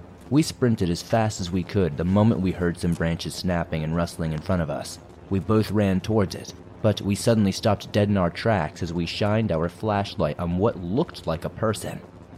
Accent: Rocky Mountains, United States; Growing up in the Rocky Mountains and graduating from a college in western Montana, I was not a stranger to hiking or camping in the slightest.

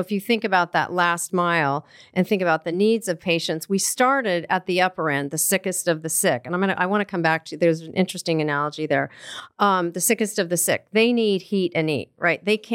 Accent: Colorado, United States; I grew up in Colorado, and the green bean and onion soup casserole is what people bring.

